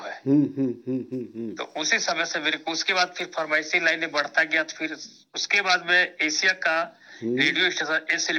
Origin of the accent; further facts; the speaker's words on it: Chhuri Kala, Chhattisgarh, India; और मैं नगर पंचायत छुरी कला जिला कोरबा छत्तीसगढ़ का रहने वाला हूँ। मेरी शिक्षा दीक्षा तो यही हुई है